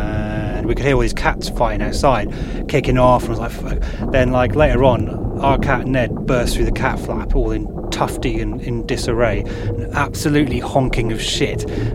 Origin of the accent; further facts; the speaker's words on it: England, United Kingdom; I'm English